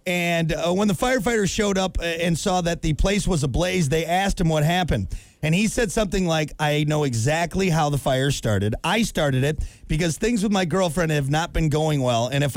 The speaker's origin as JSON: {"language": "English", "region": "Wisconsin", "country": "United States", "tie": "born or raised there", "said": "I think there was one or two where I grew up in Wisconsin."}